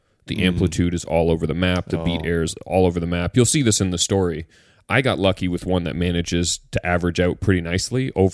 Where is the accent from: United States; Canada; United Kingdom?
Canada; the Marathon one kind of speaks to me as a Canadian